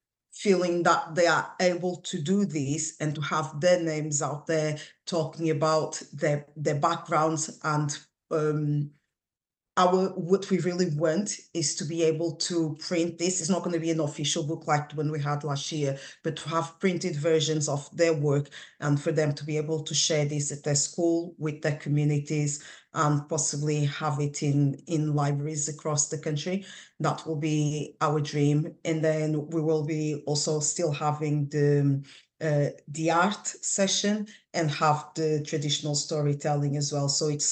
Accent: Guinea-Bissau; I'm originally from Guinea-Bissau, which was colonized by Portugal.

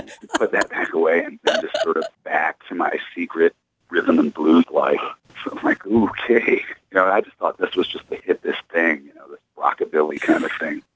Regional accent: Massillon, Ohio, United States; Then in Wadsworth, Ohio, I grew up in Massillon, Ohio

